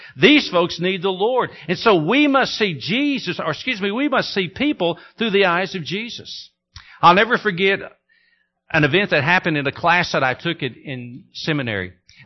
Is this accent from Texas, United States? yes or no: yes; Texas, United States; also born or lived in Missouri / Tennessee; now in Minnesota, United States; I grew up in Texas, I've lived in Missouri, I've lived in Tennessee, and now I've come as far north as I want to come here in Minnesota.